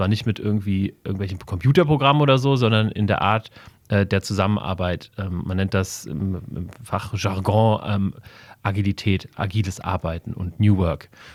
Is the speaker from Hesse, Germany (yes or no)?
yes; Wiesbaden, Hesse, Germany; born there; Ich bin in Wiesbaden geboren. Wir sitzen gerade in Wiesbaden.